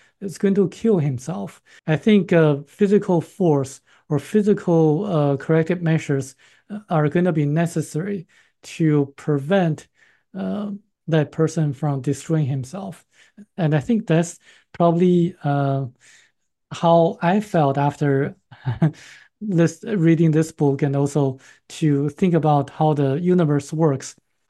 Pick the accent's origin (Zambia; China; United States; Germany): China; moved away; it's probably because I came from China